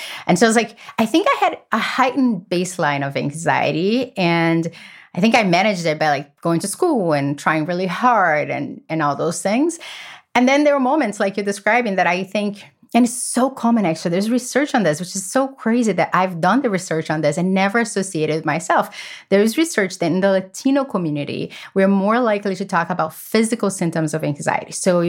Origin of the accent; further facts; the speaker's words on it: Brazil; I grew up in Brazil. In a family that chaos is the only thing that we knew.